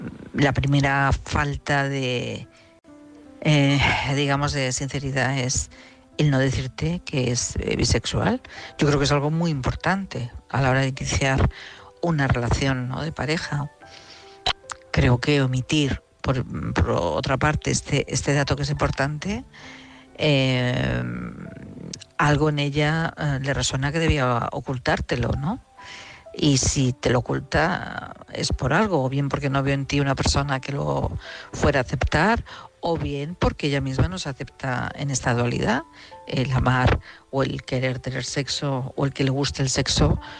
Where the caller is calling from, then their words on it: Madrid, Community of Madrid, Spain; de Madrid